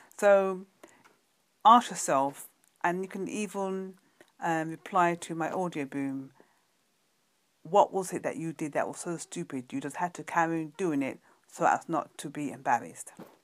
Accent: London, United Kingdom; from London, UK.

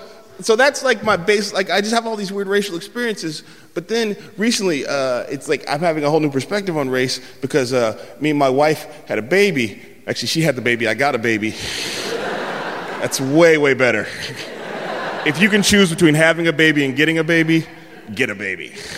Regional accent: San Francisco, California, United States; And I'm from San Francisco. I've never, ever heard that before

